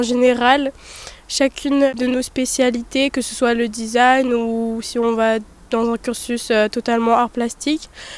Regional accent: Saint-Tropez, Provence-Alpes-Côte d'Azur, France; Pour ma part, je viens de Saint-Tropez, à 2h30 d'ici.

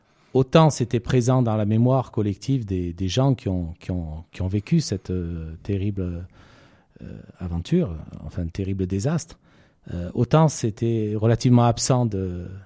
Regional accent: Marseille, Provence-Alpes-Côte d'Azur, France; born there; Je suis né à Marseille

